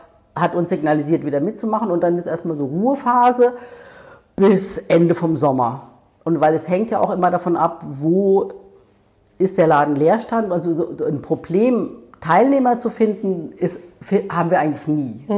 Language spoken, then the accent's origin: German; Ludwigshafen, Rhineland-Palatinate, Germany; also ich komme ja aus der Pfalz, aus Ludwigshafen.